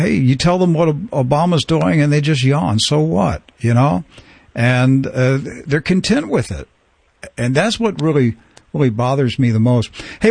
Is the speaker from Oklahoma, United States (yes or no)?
no; Maryland, United States; I grew up in Western Maryland. I was surrounded by Revolutionary and Civil War history.